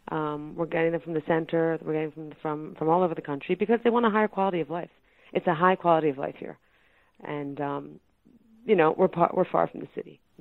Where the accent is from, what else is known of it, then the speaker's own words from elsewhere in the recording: Delaware, United States; moved away as an adult; also born or lived in Philadelphia; now in Israel; I'm actually from Delaware. My husband's from Philadelphia. We lived together in Philadelphia and made Aliyah in 2005.